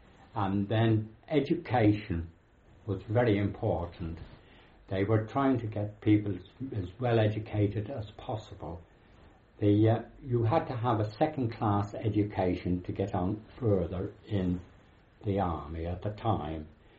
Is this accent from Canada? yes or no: no; Dublin, Leinster, Ireland; born there; I was born in Dublin on the 14th of June, 1919.